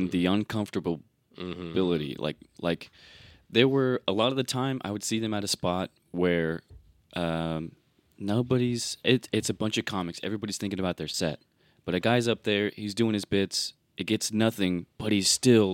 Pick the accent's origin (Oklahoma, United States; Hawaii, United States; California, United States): Oklahoma, United States; Sulphur; now in Norman, United States; I grew up in Oklahoma. I grew up in Sulphur, Oklahoma. Oh, okay. And I moved here, or I moved to Norman, rather, in 2020.